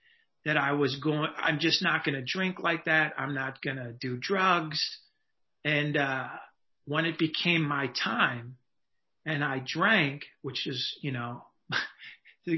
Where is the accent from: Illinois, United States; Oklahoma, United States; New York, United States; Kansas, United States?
Illinois, United States; Chicago; I mean, I grew up in Chicago. My parents were teenagers.